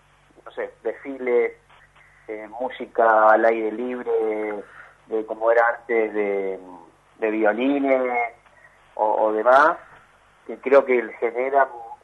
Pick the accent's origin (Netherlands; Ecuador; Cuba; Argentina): Argentina; Y ya en tanto tampoco como argentinos ya nos preparamos y ya no nos asusta tanto el tema de un cierre